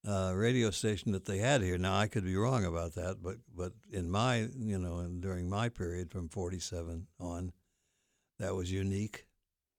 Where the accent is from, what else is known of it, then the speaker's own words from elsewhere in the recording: Carmi, Illinois, United States; I worked in my hometown in Illinois. Again, several blocks of time, 7 months, in Carmi, Illinois